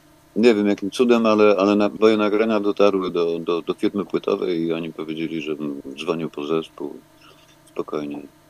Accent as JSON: {"language": "Polish", "town": "Wrocław", "region": "Lower Silesian Voivodeship", "country": "Poland", "said": "Jestem wrocławianinem i w 60-tych latach była epidemia OSP-y we Wrocławiu."}